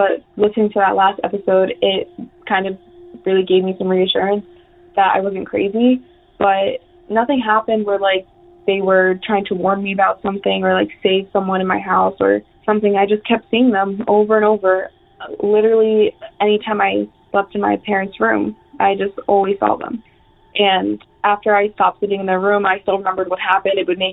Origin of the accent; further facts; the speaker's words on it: New York, United States; I'm from New York